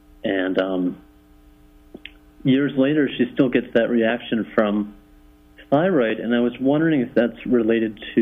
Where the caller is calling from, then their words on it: Mexico; Hi, I'm calling from Mexico.